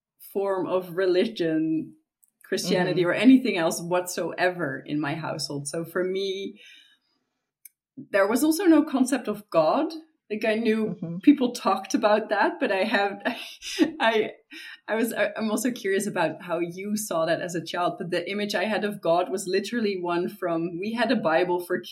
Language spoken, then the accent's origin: English; Netherlands; now in Switzerland; And I grew up in the Netherlands.